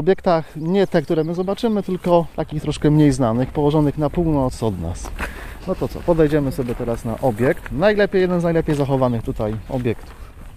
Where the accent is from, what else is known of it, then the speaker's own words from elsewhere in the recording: Międzyrzecz, Lubusz Voivodeship, Poland; Ja jestem z Międzyrzecza, niedaleko 10 km stąd i po prostu za młodych lat tutaj się przechodziło